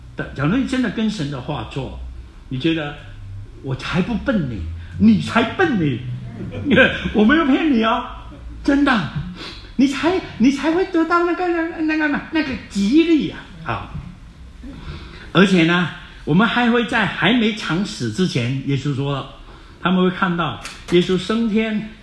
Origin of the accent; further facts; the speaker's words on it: South Vietnam, Vietnam; 原来我在1950年出生，1954年越南就开始分开南北，南北之后我们就住在南方。